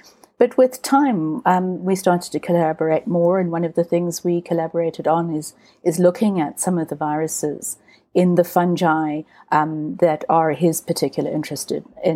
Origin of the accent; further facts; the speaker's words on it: Zimbabwe; also born or lived in Zambia; I'm an African. I was born in Zambia, grew up in Rhodesia or Zimbabwe.